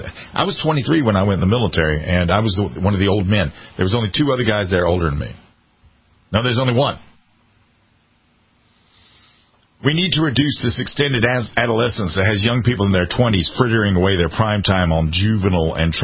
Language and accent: English; United States; If you're an immigrant and you're coming over here and you want to be an American like me, come on, brother, sister.